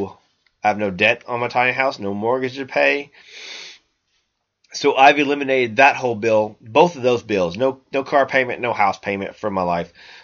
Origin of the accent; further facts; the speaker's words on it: the South, United States; I am from the South, and I will call them kefir.